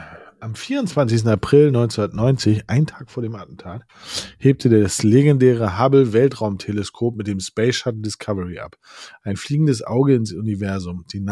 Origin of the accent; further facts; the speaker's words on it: Hamburg, Germany; Doch, ich komme doch aus Hamburg.